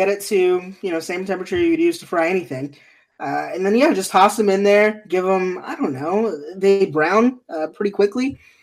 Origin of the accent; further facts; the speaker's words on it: Nigeria; I'm Nigerian, so it's like it's a culture thing for me. I've had it since I was a kid